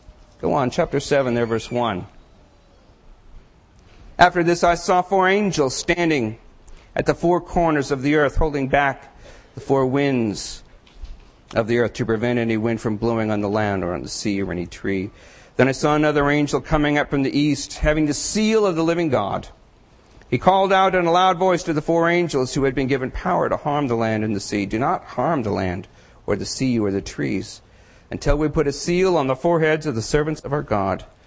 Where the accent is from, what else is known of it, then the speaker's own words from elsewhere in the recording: Ireland; Now, I am a Levite, and I am also Irish, and I'm pretty sure that the Irish are descended from Simeon and Levi.